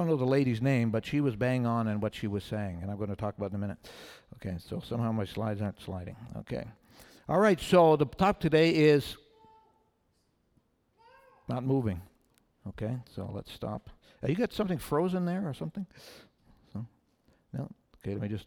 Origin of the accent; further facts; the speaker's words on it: Montreal, Quebec, Canada; I'm from Montreal, that's where I live